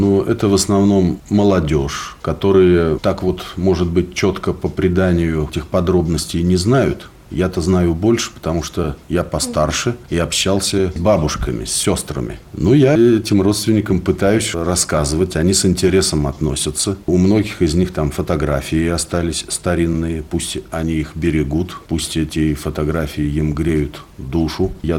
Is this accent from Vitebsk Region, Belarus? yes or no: no; Minsk Region, Belarus; born there; moved away as an adult; also born or lived in Moscow; В Белоруссии я родился. Родился в Минской области. Студенческие мои годы прошли в Москве. Потом я работал в научно-исследовательском институте в Москве, в космической отрасли.